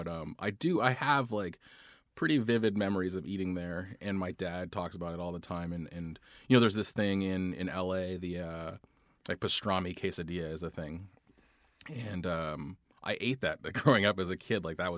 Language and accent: English; Long Beach, California, United States; born there; The bridge was that for some reason they were all in Long Beach, where I was born in Long Beach. We lived in Westminster right before it became like a really Vietnamese populated enclave.